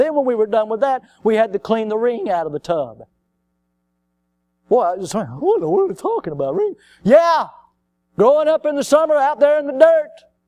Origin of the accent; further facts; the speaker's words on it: the South, United States; Now, growing up in the South, you have to understand something.